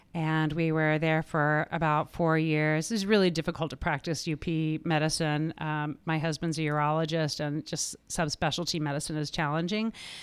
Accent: Ohio, United States; born there; So I was born in Ohio, in the Midwest. We moved around a little bit.

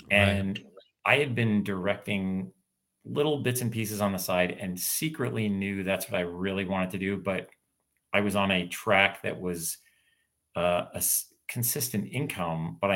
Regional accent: Canada; It's just one theory that a couple people have said, but it's because we are right next to you guys, right next to the US

